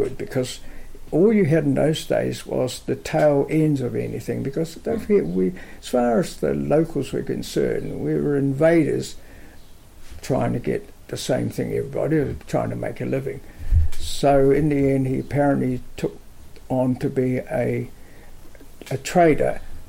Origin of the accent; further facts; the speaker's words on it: Guangzhou, Guangdong, China; also born or lived in Shanghai; Then there was rumblings of the war coming, and then we moved back to what's known as Canton, which is now known as Guangzhou, which is approximately in miles, about 100 miles from Hong Kong.